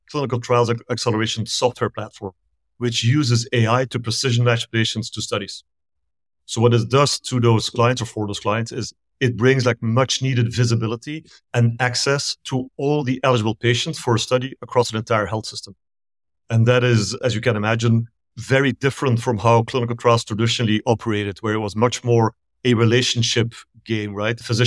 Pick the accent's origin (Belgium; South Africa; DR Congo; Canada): Belgium; now in Pasadena, United States; I'm originally from Belgium in Europe, and I moved here close to 20 years ago.